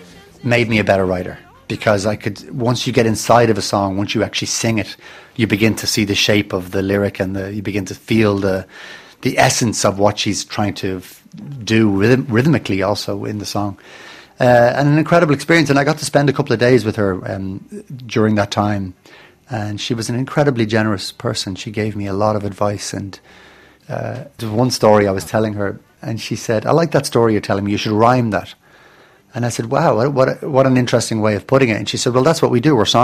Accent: Dublin, Leinster, Ireland; I grew up close to the sea. I grew up in Dublin, which is a harbour town.

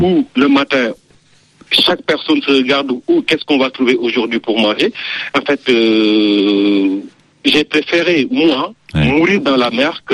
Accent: Dara Djolof, Louga, Senegal; moved away; de mon village natal de Dara Djolof où je suis né

